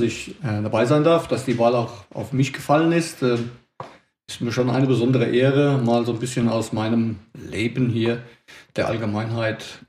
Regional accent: Bruchköbel, Hesse, Germany; Man bedenkt ja, dass wir in meiner Jugend in Bruchköbel 7 Tankstellen hatten und keine Ahnung, wie viele kleine Geschäfte

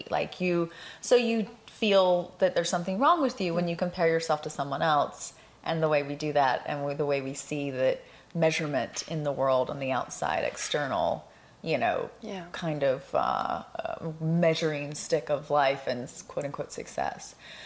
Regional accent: United States; I was from America. I was from the country of freedom, and I'm walking around in a prison in my own mind.

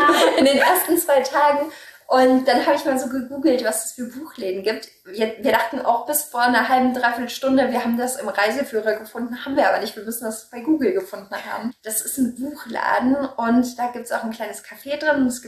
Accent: Germany; ich komme ja offensichtlich aus Deutschland

